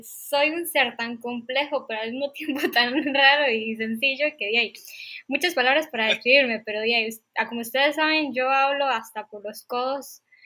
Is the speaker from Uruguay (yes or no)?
no; Costa Rica; soy de Costa Rica, soy amiga de estos dos hermosísimos y grandiosos jóvenes